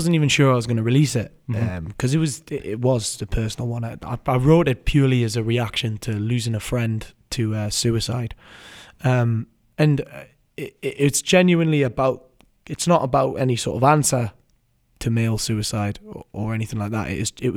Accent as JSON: {"language": "English", "town": "Newcastle upon Tyne", "region": "North East England", "country": "United Kingdom", "accent": "Geordie", "said": "I'm toning down the Newcastle, so that you guys understand us. Because if I did Geordie right now, you would have absolutely no clue what I was saying."}